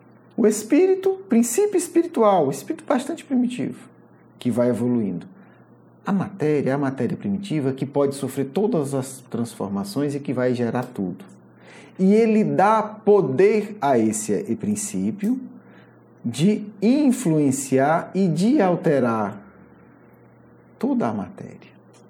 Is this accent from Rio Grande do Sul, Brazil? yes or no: no; Fortaleza, Ceará, Brazil; Aqui na minha terra, eu sou de Fortaleza, um ditado do interior muito antigo